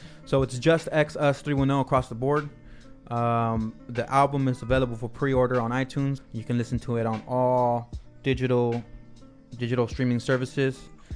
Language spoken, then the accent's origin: English; Wilmington, United States; growing up in Wilmington, I mean, you know, you live in Wilmington.